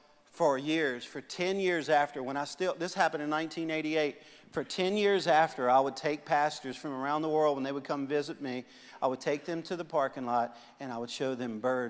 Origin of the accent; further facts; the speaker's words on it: Baton Rouge, Louisiana, United States; and I know because I'm from Baton Rouge